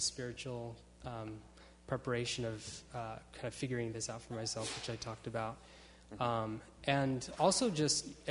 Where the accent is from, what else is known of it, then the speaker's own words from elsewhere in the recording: Utah, United States; I grew up in Utah, and most of the people I knew were members of the LDS faith.